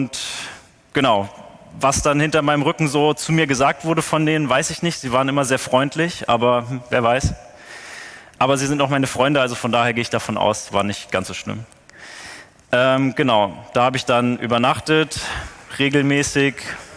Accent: Fulda, Hesse, Germany; Ich bin dann zurückgegangen in meine Heimat, das ist Fulda.

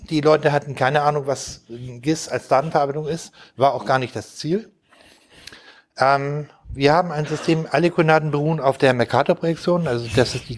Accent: Hamburg, Germany; ich komme aus Hamburg

